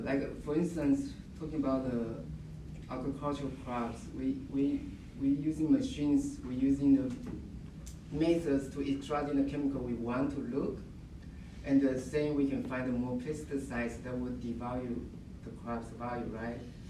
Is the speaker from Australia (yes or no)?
no; Taiwan; now in United States; My background is I'm immigrated from Taiwan